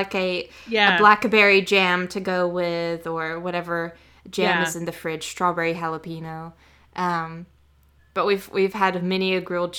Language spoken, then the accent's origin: English; the South, United States; I'm from the South, so of course I love butter.